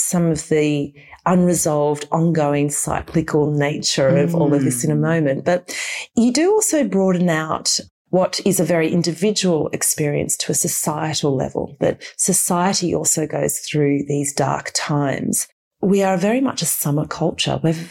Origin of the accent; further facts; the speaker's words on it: Australia; as an Australian